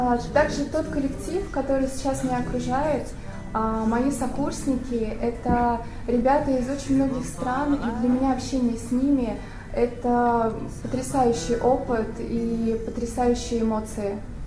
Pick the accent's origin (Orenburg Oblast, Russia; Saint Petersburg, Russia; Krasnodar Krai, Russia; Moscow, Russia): Saint Petersburg, Russia; выступала за сборную Санкт-Петербурга, это мой родной город.